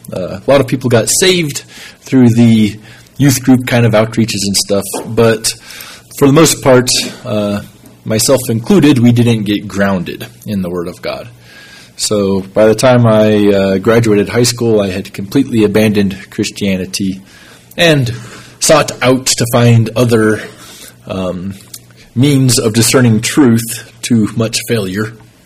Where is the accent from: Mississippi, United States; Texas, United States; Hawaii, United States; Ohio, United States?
Texas, United States; now in Ukraine; So, as David mentioned, I'm from Texas, and we live in Ukraine, which is on the other side of Texas from Albuquerque, way over there.